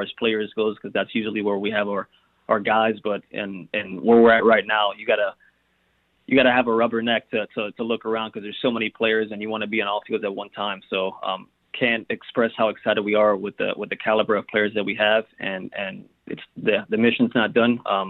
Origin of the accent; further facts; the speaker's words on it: Miami, Florida, United States; just being born and raised in Miami, and this being my hometown team.